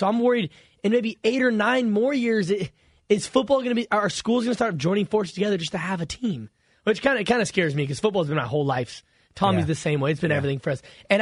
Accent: Santa Clarita, California, United States; I know back in my hometown of Santa Clarita down there in Southern California, there's not freshman programs at every high school anymore.

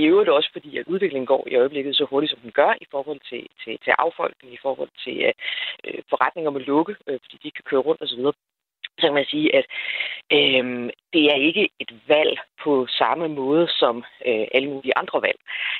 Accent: Region of Southern Denmark, Denmark; Jeg kommer selv ned fra Sydfyn af, hvor at den by, hvor jeg voksede op i, det kan knap nok kaldes

